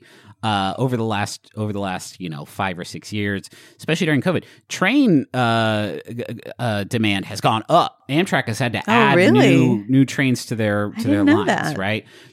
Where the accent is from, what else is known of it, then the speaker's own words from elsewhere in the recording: Huntington, West Virginia, United States; Growing up in Huntington, there was...